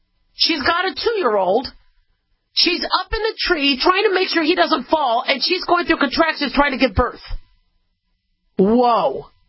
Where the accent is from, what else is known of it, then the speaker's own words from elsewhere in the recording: Nevada, United States; also born or lived in Los Angeles, United States; Then I grew up also in Nevada. Had a little bit of time in L.A. because that's where I was born.